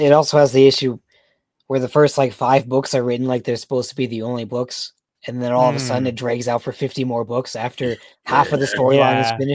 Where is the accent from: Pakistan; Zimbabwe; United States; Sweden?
Pakistan; I live here, but I'm Pakistani.